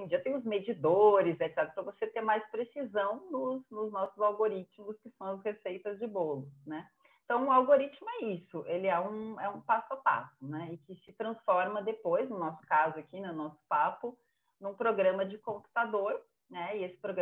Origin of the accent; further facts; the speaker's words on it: Porto Alegre, Rio Grande do Sul, Brazil; now in São Paulo, Brazil; eu sou de Porto Alegre também.